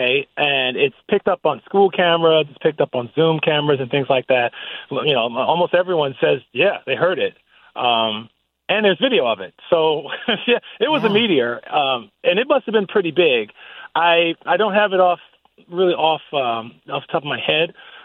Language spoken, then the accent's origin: English; Cleveland, Ohio, United States; I'm from Cleveland, obviously, I told you.